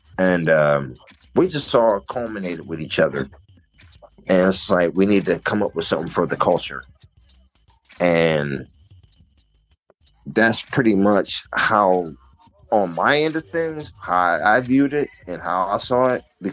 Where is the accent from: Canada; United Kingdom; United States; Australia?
United States; Dallas, Texas; I grew up in Dallas. I'm a native of Dallas.